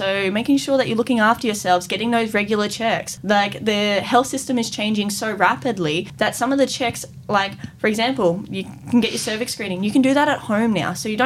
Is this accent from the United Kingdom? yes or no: no; Australia; So I'm the Australian representative that's going internationally.